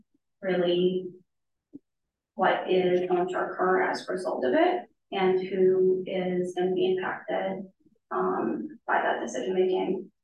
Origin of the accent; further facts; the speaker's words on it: Boston, Massachusetts, United States; moved away as an adult; also born or lived in Texas; So I'm from Boston, born and raised, lived there for the first 23 years of my life, and then I moved to Texas.